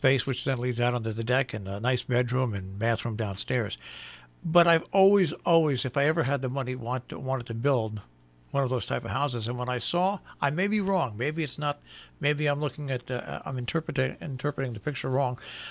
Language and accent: English; New York City, New York, United States; born there; also born or lived in New England; I was too young to remember, but we lived on when I was born in New York. We lived on the west side in a 15-room apartment overlooking the Hudson River.